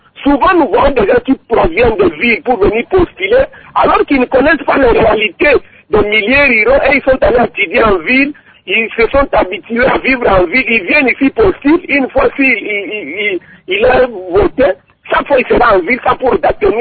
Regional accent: DR Congo; Oui, nous sommes des Congolais

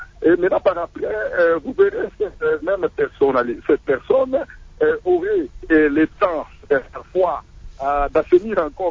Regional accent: DR Congo; ici chez nous, au Congo

